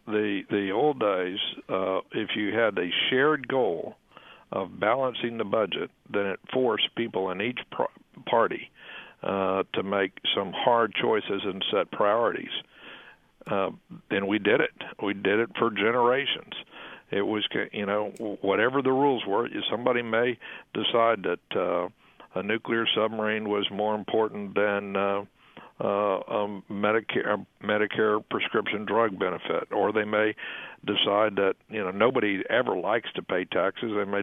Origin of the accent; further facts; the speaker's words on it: San Antonio, Texas, United States; I know when I was growing up in San Antonio, my parents were, I'm part of that baby boom generation